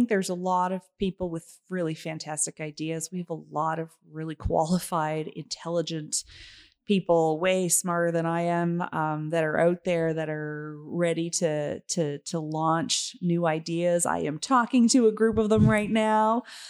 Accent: East Coast, Canada; also born or lived in Ontario; now in Alberta, Canada; So I moved here about 13 years ago, and I'm from the East Coast. And then I did some schooling in Ontario and lived in Toronto. And then we moved here.

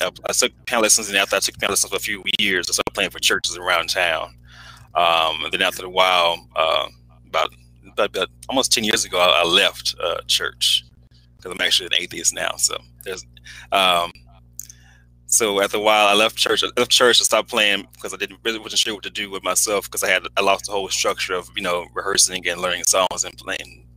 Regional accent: Alexandria, Louisiana, United States; Oh, well, I grew up in Alexandria, Louisiana, which is like in the middle of the state. Still live here.

